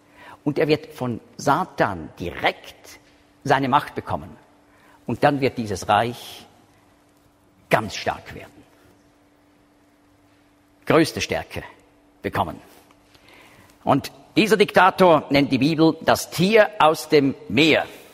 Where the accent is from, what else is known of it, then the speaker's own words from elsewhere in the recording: Switzerland; Also als Schweizer, wenn ich da so zurückgelehnt. Ja, wir gehören nicht dazu.